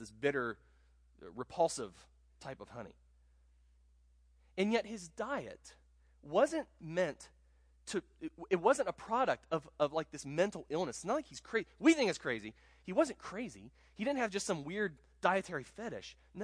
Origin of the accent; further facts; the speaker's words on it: Ohio, United States; I'm from Central Ohio, and about 10 miles from where my house was when I was in high school is an Amish community.